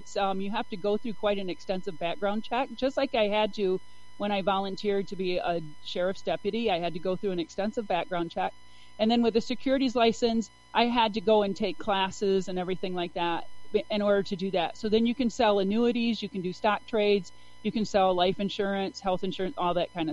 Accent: United States; So I grew up on a small farm in Ottawa County.

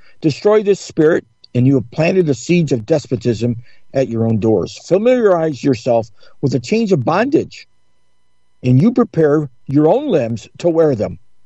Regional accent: North Carolina, United States; born there; I was born in North Carolina myself, whatever that's worth.

